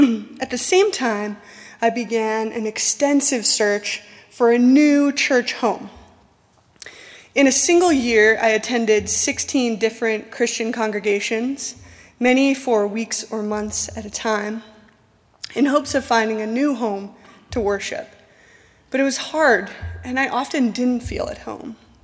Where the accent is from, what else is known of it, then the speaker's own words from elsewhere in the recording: Utah, United States; I grew up in Utah in a wonderful Mormon family where I had a happy Mormon childhood.